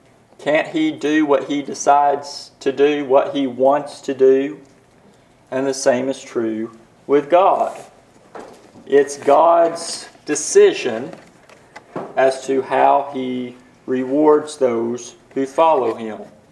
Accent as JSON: {"language": "English", "town": "Loudon", "region": "Tennessee", "country": "United States", "tie": "born or raised there", "said": "when I was growing up in Loudoun, Tennessee"}